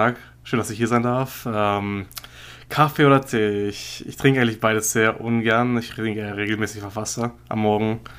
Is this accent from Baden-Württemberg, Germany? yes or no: no; Bremen, Germany; Ich bin 19 Jahre alt, komme aus Bremen. Einer der wenigen Leute, die aus Bremen kommen.